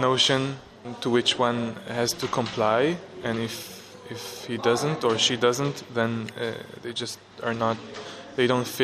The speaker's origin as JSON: {"language": "English", "town": "Haifa", "region": "Haifa District", "country": "Israel", "lives_now": "Berlin, Germany", "said": "I'm 30 years old, and I'm from Haifa, which is a big city. I decided to come to Berlin because I didn't find myself politically and socially in Israel."}